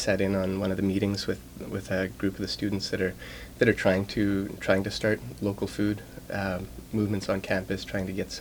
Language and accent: English; Manitoba, Canada; I'm originally from Manitoba, but I did my undergrad at U of M.